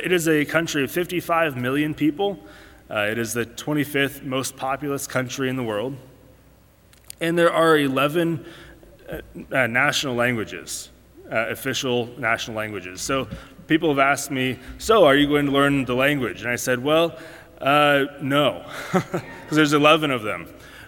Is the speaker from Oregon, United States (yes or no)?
yes; Oregon, United States; I'm from Oregon, by the way. So we had a lot of horse camps out there that we went and helped out.